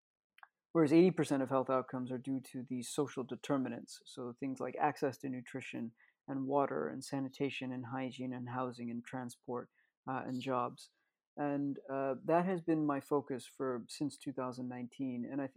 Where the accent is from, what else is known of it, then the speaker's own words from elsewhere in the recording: United States; moved away as an adult; now in United Kingdom; I was born and raised in the States